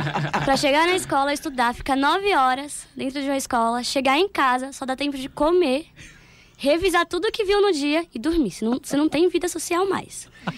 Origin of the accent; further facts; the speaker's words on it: São Paulo, Brazil; Sou sim, mas meus pais são baianos aí, né?